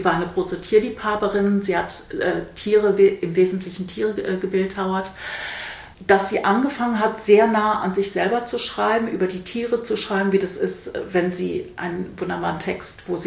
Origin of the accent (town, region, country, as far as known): Netherlands